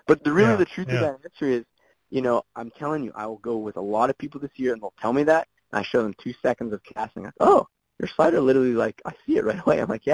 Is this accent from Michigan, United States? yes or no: no; Pittsburgh, Pennsylvania, United States; Yeah, my neighbor in Pittsburgh. I'm from Pittsburgh too